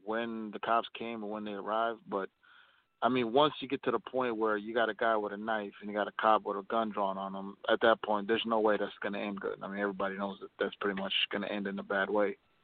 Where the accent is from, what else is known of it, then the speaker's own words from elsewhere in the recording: Indiana, United States; I'm from Indiana.